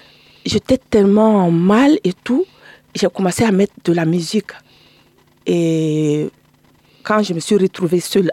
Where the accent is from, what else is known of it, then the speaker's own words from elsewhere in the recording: Bobo-Dioulasso, Hauts-Bassins, Burkina Faso; Je suis originaire de Bobo Dioulasso.